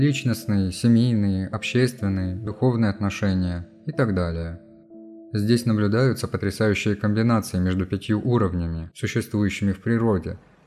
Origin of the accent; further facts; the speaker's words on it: Vitebsk, Vitebsk Region, Belarus; born there; Я родился в Витебске